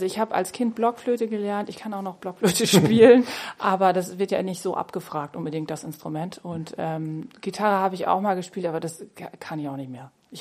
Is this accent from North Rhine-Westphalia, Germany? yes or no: no; Lower Saxony, Germany; now in Bremen, Germany; Ich komme aus Norddeutschland, Emsland ist vielleicht manchen bekannt, manchen auch nicht. Ist sozusagen unter Ostfriesland direkt an der holländischen Grenze. Da komme ich her. Katholische Gegend, wissen die wenigsten, dass es hier im Norden so eine katholische Enklave gibt.